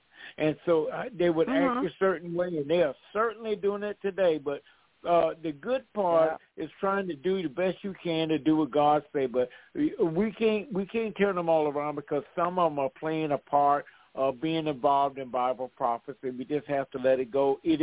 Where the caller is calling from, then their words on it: Georgia, United States; Yes, this is … I'm calling from Georgia.